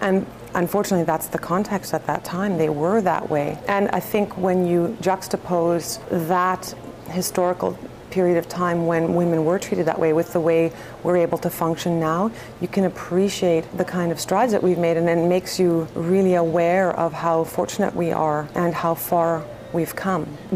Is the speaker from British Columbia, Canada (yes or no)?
no; Ottawa, Ontario, Canada; I'm from Ottawa.